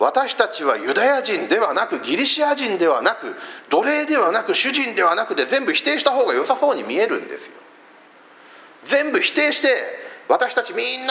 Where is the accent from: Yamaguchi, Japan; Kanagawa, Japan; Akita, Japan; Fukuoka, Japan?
Fukuoka, Japan; 私ずっとあの出身が福岡でしてね、